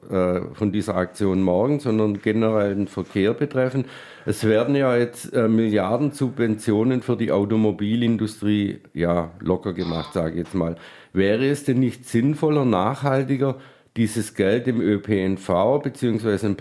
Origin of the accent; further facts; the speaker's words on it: Baden-Württemberg, Germany; accent: Swabian; als Schwabe.